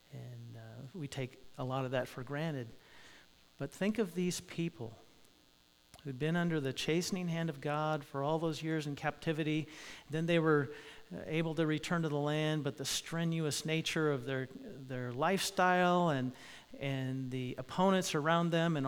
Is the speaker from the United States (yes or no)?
yes; United States; And I'm an American adult.